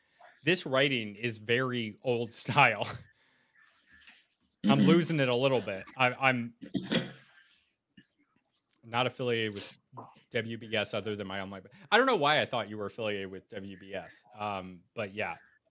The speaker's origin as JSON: {"language": "English", "region": "New England", "country": "United States", "said": "I say we because I'm from New England"}